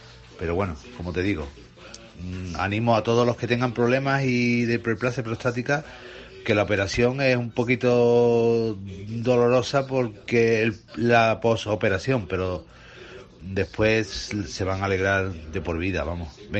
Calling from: Seoul, South Korea; te llamo desde Seúl, Corea. Hablando sobre la próstata, yo tengo 50 años.

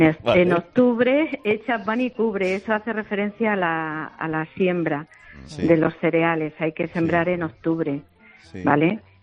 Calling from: Alcubillas, Castilla-La Mancha, Spain; somos manchegas, llamo desde Alcubillas, un pueblo de Ciudad Real

